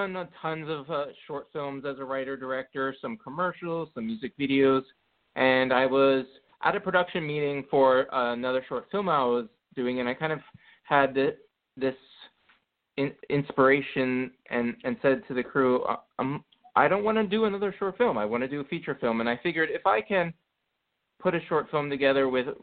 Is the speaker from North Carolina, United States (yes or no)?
no; New Jersey, United States; now in New York, United States; I grew up in South Jersey, about a tiny little town about 15 minutes away from Philadelphia across the river.